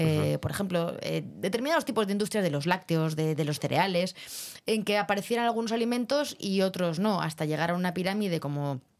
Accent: Cuenca, Castilla-La Mancha, Spain; Yo soy de Cuenca.

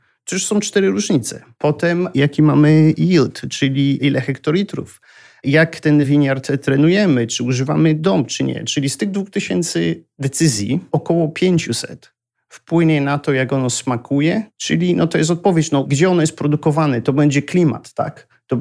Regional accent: Kasinka Mała, Lesser Poland, Poland; now in London, United Kingdom; ja jestem z małej wioski, Kasinka ma, to jest południe Polski, godzina na południe od Krakowa.

